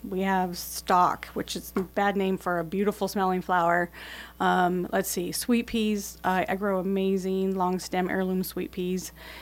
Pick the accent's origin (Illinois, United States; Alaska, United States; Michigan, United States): Alaska, United States; born there; I was born on the Glen